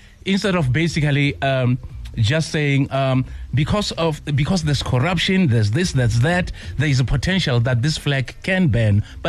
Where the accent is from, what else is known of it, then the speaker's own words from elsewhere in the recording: Limpopo, South Africa; I'm from Limpopo. Banana is our staple food, guys.